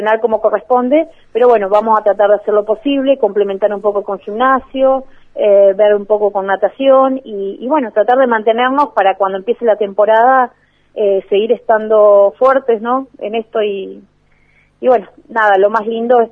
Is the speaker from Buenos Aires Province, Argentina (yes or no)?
no; El Maitén, Chubut, Argentina; Y sí, siempre digo, mi pueblo me recibe siempre, y me halaga mucho